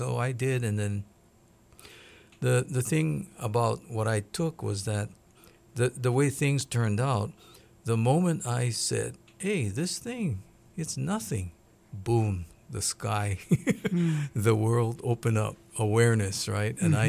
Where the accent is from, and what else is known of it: Oahu, Hawaii, United States; born or raised there; also born or lived in Pa'ia, Maui